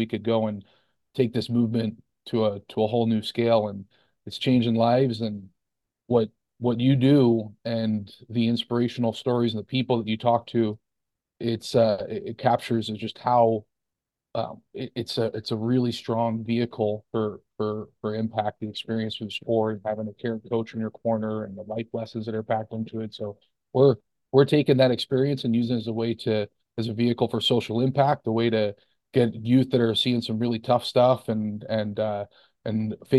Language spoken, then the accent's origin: English; New York, United States; now in Philadelphia, United States; I'm from New York originally, but then I went to college in Philadelphia.